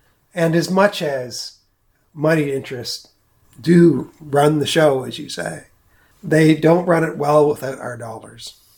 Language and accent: English; New Brunswick, Canada; No, I am from New Brunswick.